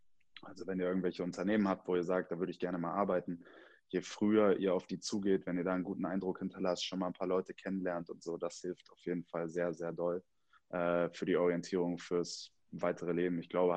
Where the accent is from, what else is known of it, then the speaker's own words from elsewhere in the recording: Bremen, Germany; now in Hamburg, Germany; in Bremen Partys veranstaltet, wo ich herkomme.